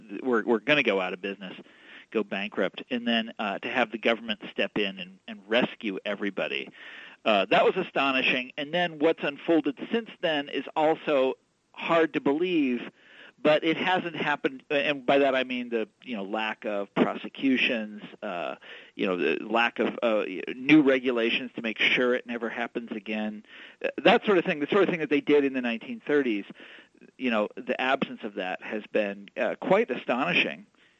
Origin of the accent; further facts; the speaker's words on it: Kansas City, Missouri, United States; He's at the University of Missouri, Kansas City, my hometown.